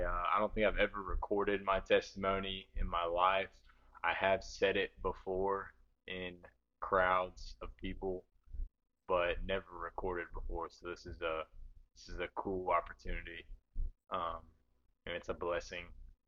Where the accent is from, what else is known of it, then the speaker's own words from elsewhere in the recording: Franklin, Tennessee, United States; I'm from Franklin, Tennessee.